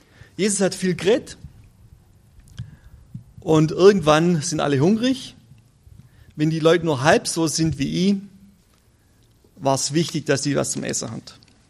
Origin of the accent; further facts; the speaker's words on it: Switzerland; Bei uns in der Schweiz sieht es so aus im Moment.